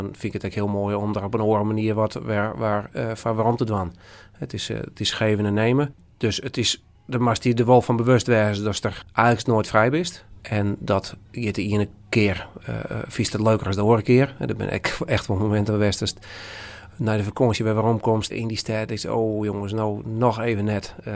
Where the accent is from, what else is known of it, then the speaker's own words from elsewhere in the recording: Dokkum, Friesland, Netherlands; born there; Ik ben op 24 oktober, nu had ik in 24, ben ik geboren in Dokkum, in de Sionsberg, zoals die tienlijk heette. Dus ik ben 43 op dit moment. 20 jaar ben ik nu in de zaak in Dokkum.